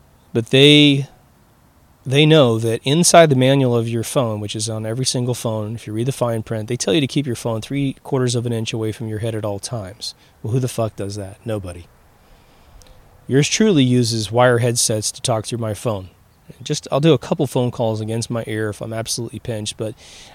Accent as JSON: {"language": "English", "region": "Kansas", "country": "United States", "said": "I come from Kansas. There's plenty of farmers out there. We're called rednecks for a reason, right? We're outside all the time working on the fields."}